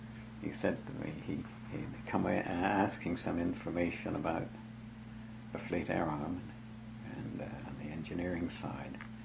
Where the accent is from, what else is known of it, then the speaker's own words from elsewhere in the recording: Canada; born there; moved away; also born or lived in England; Well, I'm a little bit of a mixture. I've been called half and half because I was born in Canada. I went to England in 1929 and didn't return to Canada